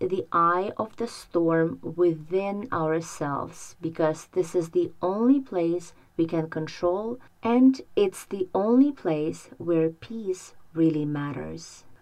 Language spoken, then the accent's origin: English; Ukraine; Please keep in mind that I am also from Ukraine and I still have relatives living there.